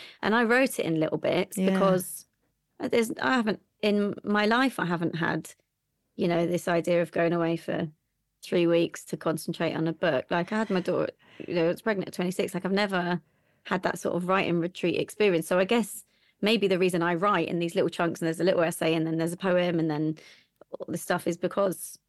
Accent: Reading, South East England, United Kingdom; So I was brought up just outside Reading in a little village and went to the local schools. But my family, my mum and dad are both from Glasgow, or like just on the edge of like the east side of Glasgow.

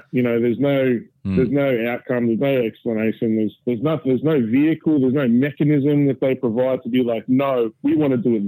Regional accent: Shepparton, Victoria, Australia; I grew up in Punch of Victoria in Shepparton. It's a one nation national stronghold.

